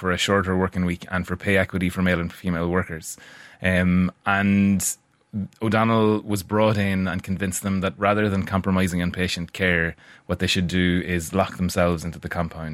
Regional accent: County Monaghan, Ireland; I'm from Monaghan myself

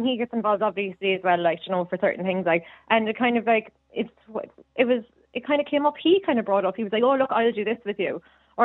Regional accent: Ireland; I'm Irish.

